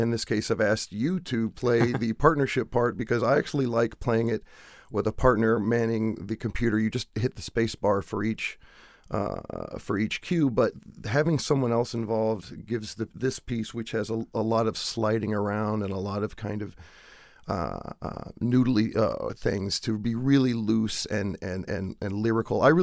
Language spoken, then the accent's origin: English; the South, United States; I'm a kid from the South.